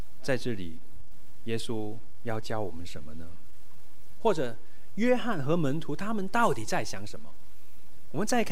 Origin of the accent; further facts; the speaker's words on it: Hong Kong; 我们香港人说有山头主义